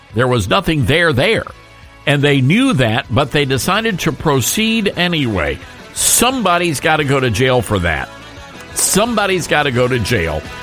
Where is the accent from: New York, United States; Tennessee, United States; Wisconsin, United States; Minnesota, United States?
Tennessee, United States; Memphis; it reminded me of the plight facing my hometown of Memphis, Tennessee, because the same situation is present in downtown Memphis as is downtown Cincinnati.